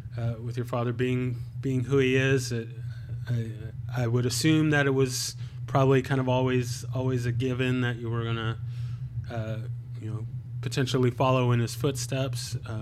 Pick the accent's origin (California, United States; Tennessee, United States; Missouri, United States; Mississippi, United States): California, United States; San Diego; I'm from San Diego, California, and, trained at a school that was, under the Tracy lineage.